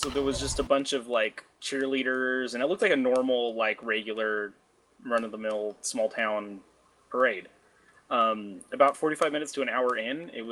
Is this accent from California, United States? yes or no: yes; California, United States; I found out that I'm a Californian